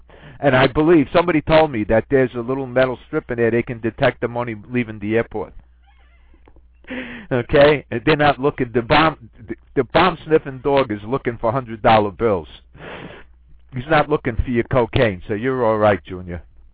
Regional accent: United States; I was raised to not bow my head, okay? I just don't understand how people do that, and I was raised American

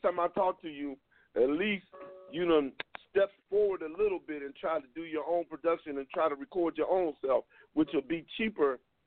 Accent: Steubenville, Ohio, United States; I'm from Steubenville. I'm right from where my cousin used to live. We lived in the same spot.

